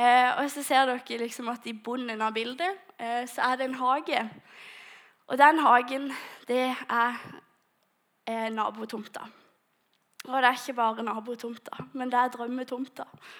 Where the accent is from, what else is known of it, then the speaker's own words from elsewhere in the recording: Lista, Agder, Norway; jeg kommer jo fra Lista, og jeg er veldig glad for det.